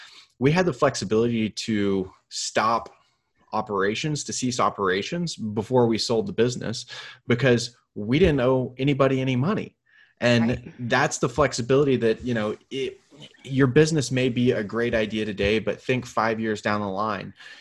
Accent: Houston, Texas, United States; I grew up in Houston. Hurricanes were a big thing.

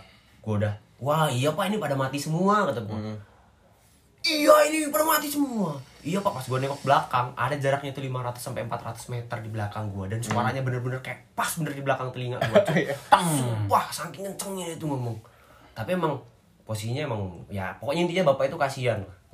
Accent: Lampung, Indonesia; karena gua dari provinsi Lampung, dari Lampung Barat

